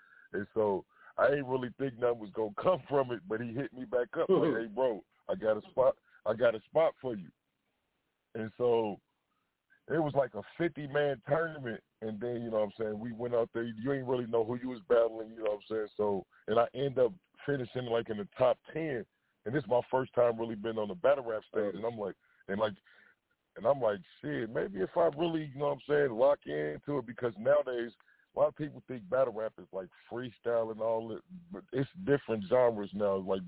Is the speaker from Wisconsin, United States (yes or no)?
no; Minnesota, United States; also born or lived in Chicago; I represent from Minnesota. I was born in Chicago, but I grew up in Minnesota.